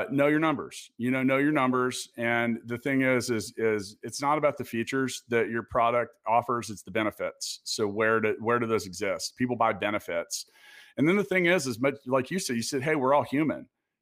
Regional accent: Kansas City, Missouri, United States; it's a really cool event brought to you by the people in my hometown in Kansas City.

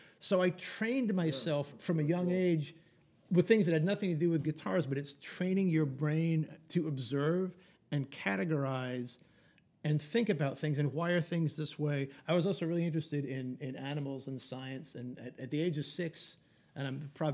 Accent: New York, United States; which is funny because I grew up in New York. I've never actually sat behind the driver's seat of a car.

